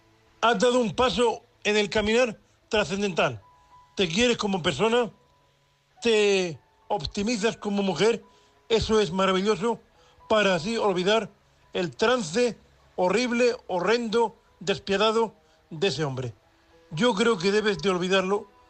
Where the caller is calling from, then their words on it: Murcia, Region of Murcia, Spain; de Murcia, vuestro amigo cuponero invidente.